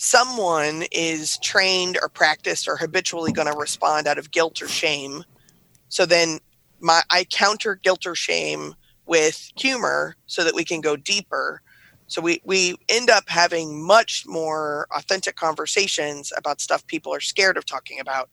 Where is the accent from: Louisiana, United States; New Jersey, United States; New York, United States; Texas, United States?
Texas, United States; Dallas; I was raised in North Dallas. And multiple generations, because that's how Texans talk, were raised in Central Texas.